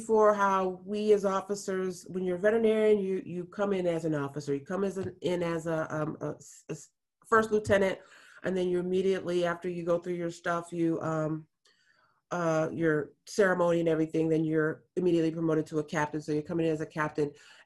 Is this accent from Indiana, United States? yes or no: no; Grand Rapids, Michigan, United States; running up and down my street, my hometown in Grand Rapids